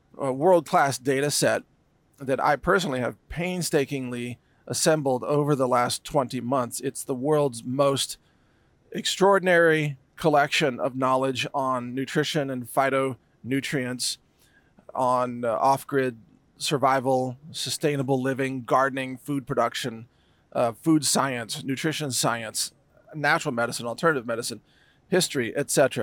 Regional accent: Texas, United States; I'm a Texan, I'm an American, I am, of course, pro-America

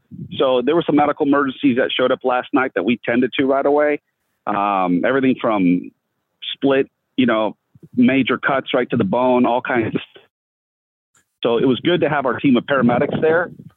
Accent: California, United States; I'm from California, and it would be very different there.

